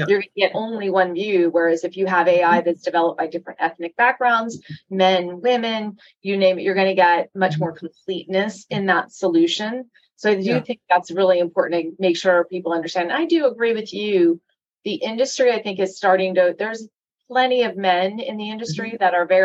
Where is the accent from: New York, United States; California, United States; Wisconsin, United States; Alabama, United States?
California, United States; behind Texas, in front of Texas is California, which is my home state.